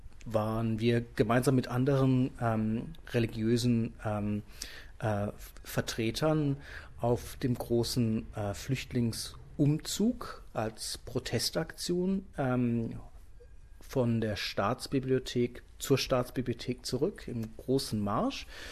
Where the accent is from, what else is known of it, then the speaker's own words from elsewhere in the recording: Australia; mich besorgt das unheimlich, wie wir hier als Australier unsere internationalen Verpflichtungen nicht wahrnehmen